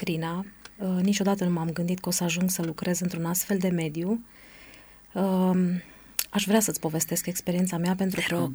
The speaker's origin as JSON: {"language": "Romanian", "town": "Brașov", "region": "Brașov County", "country": "Romania", "tie": "born or raised there", "said": "M-am reîntors în Brașov, orașul meu natal"}